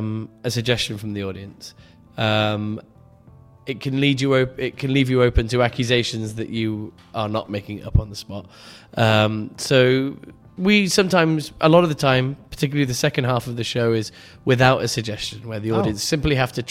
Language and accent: English; England, United Kingdom; now in Istanbul, Turkey; I'm English, as you can tell from my stupid Ooh. Voice. I run the English improv in Istanbul called The Clap